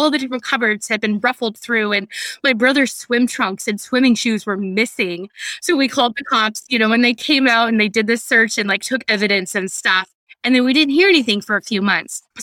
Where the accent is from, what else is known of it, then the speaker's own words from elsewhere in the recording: Iowa, United States; So we lived I grew up in Northern Iowa, right? So just try to imagine Iowa stereotypes.